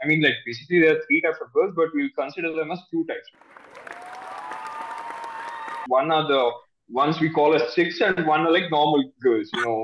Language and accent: English; Hassan, Karnataka, India; I'm from Hassan actually.